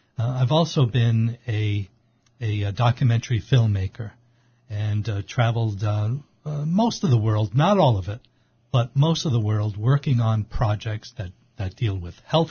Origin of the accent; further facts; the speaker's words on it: Providence, Rhode Island, United States; I grew up in Providence, in what's now known as the North End of Providence. It was a community of Portuguese, Italian, and Irish community, many of them immigrants, many of them first generation to this country